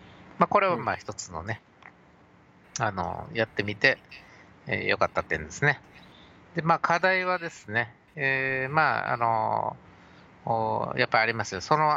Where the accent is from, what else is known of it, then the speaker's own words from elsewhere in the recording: Okinawa, Japan; 沖縄の故郷の沖縄に戻って、こういう教育活動を継続できると